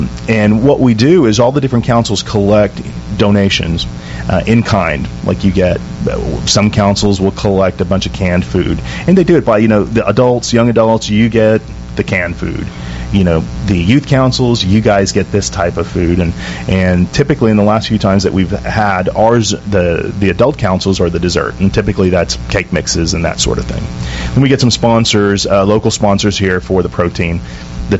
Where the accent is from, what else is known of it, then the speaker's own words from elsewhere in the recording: Texas, United States; I'm probably the palest Mexican-American, but I grew up in South Texas, very stereotypically Hispanic.